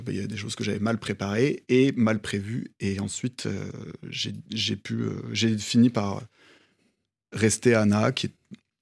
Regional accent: France; en tant que Français, on a plutôt un sentiment parfois inverse

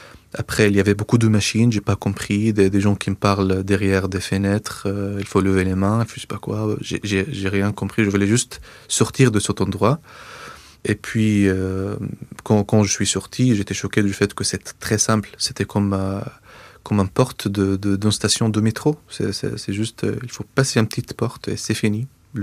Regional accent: Gaza, Gaza Strip, Palestine; Pour moi, j'étais choqué que c'est possible, que je suis sorti de Gaza et c'est possible, et que Gaza est derrière moi, des murs enfermés, il y a 2 millions de personnes qui étaient bloquées derrière moi, dont ma famille.

